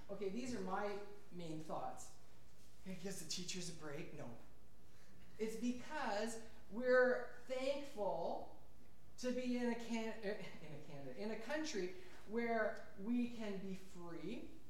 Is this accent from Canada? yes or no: yes; Canada; I'm a proud Canadian. Remember the beer commercial? I am Canadian.